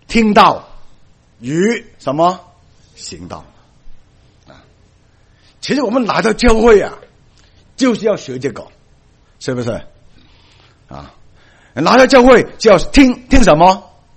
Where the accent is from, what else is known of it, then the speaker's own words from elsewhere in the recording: Guangdong, China; accent: Cantonese-accented Mandarin; Chinese is a second language; also born or lived in Hong Kong; 因为我是广东人，我讲的都是广东国语